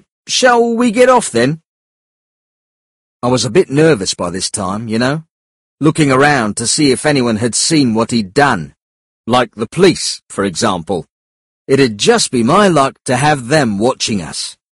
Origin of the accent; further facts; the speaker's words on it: London, United Kingdom; I grew up in the East End of London, and I used to box as a kid.